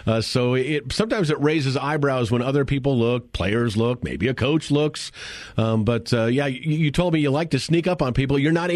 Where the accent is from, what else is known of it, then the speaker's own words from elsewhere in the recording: Thousand Oaks, California, United States; yeah. That's my hometown. So, two Cali boys right here talking.